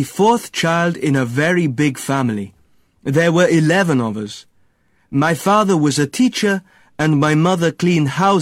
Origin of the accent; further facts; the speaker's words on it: Johannesburg, Gauteng, South Africa; born there; I was born in Johannesburg in 1962.